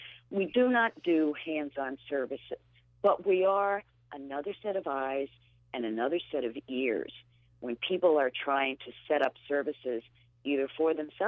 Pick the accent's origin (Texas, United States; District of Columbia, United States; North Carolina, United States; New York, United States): New York, United States; Albany; from Albany, New York.